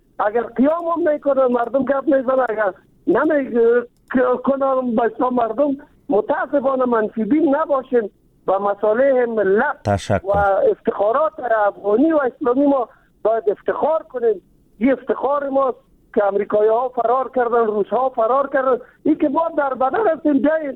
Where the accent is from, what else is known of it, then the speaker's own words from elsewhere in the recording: Kabul, Afghanistan; ما از کابل هستیم